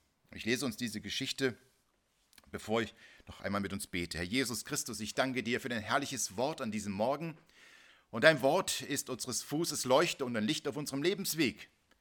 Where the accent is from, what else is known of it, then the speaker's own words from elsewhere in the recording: Königswald, Germany; born there; Ich komme gebürtig aus Königswald.